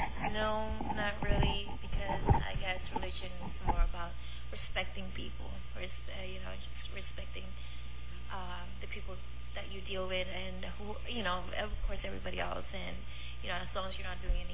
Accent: Philippines; now in United States; I grew up in the Philippines where it's a Catholic world.

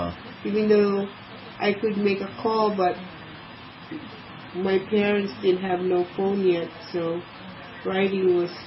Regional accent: Philippines; English is a second language; moved away; I retained a lot of the mannerism and a lot of thinking and being a Filipino.

